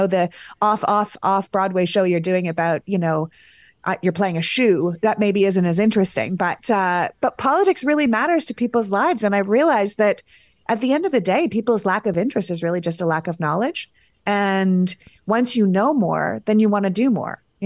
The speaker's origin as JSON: {"language": "English", "country": "Canada", "said": "As a Canadian"}